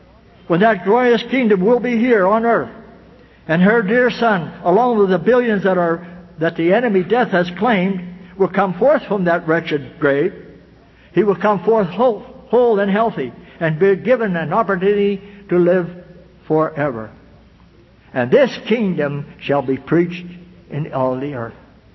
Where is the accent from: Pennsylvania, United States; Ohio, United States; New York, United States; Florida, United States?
Pennsylvania, United States; I'm not from Missouri, but I'm from Pennsylvania.